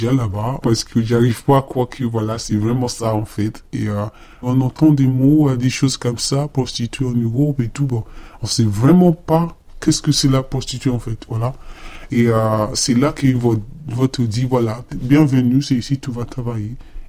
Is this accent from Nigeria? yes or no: yes; Nigeria; French is a second language; now in France; j'ai 20 ans, je suis nigérienne et je suis en France depuis 2 ans et demi.